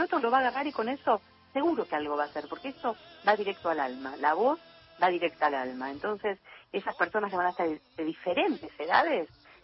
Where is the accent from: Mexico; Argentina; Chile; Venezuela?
Argentina; para nosotros como argentinos